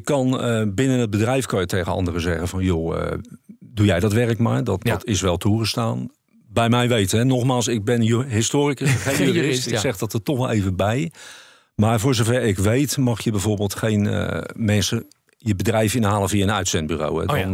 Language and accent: Dutch; Rotterdam, South Holland, Netherlands; Ik kom uit Rotterdam.